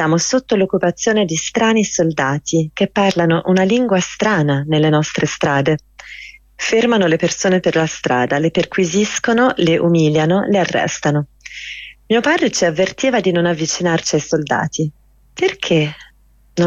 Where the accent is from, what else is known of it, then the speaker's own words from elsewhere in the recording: Gaza, Gaza Strip, Palestine; Sono nato palestinese a Gaza, non l'ho scelto. Sono cresciuto in una grande famiglia povera